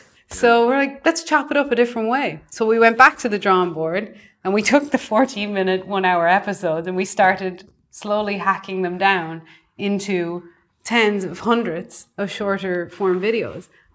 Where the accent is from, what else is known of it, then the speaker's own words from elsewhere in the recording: Ireland; So we went to Ireland, to my hometown, to talk to my parents.